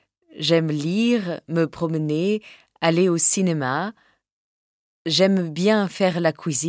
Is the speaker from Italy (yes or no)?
yes; Italy; French is a second language; now in Paris, France; je suis italienne. J'apprends le français depuis un an ici à Paris. L'an dernier, j'habitais à la Villa des Jeunes Européens